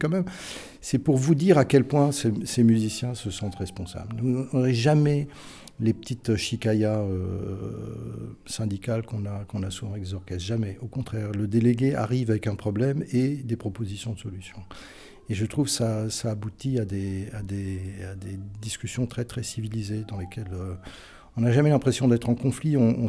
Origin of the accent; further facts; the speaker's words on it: France; moved away as an adult; Moi, je venais de France, je trouvais ça un peu curieux.